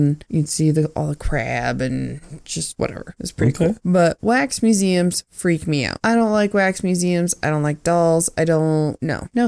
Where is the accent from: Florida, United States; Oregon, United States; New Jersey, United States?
Oregon, United States; And growing up in Oregon, there was a spot where you could go to Ripley's